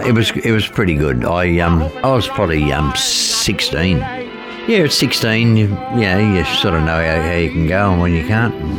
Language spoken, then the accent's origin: English; Oakley, Australia; Well, I was born in Sydney to a couple of wonderful parents. I lived in around the Oakley area.